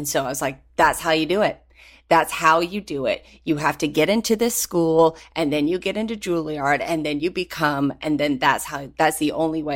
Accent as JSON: {"language": "English", "town": "Galax", "region": "Virginia", "country": "United States", "tie": "born or raised there", "said": "So I grew up in Galax and was desperate to somehow find my way into acting."}